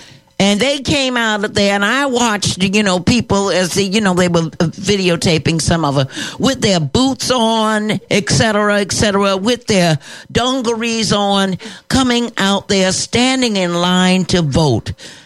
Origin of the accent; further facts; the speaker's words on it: New York, United States; I'm from New York, too. I'm a New Yorker